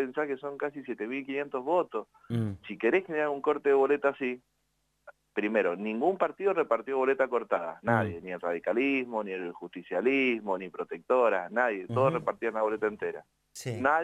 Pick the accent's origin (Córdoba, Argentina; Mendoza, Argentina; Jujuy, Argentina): Mendoza, Argentina; porque yo soy mendocino también y yo no soy gorilita